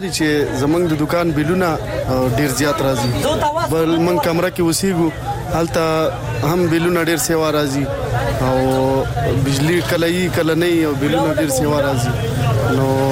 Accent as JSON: {"language": "Pashto", "town": "Dir", "region": "Khyber Pakhtunkhwa", "country": "Pakistan", "said": "زه خو د دیر یم"}